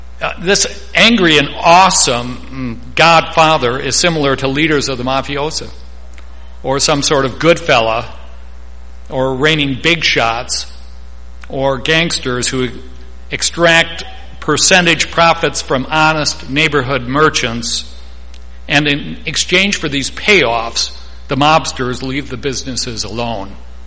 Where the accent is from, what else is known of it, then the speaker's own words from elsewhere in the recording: Milwaukee, Wisconsin, United States; also born or lived in Jackson; now in Cadillac, United States; But at least where I grew up in Milwaukee and also down in Jackson, I'm not sure if it's as much true here in Cadillac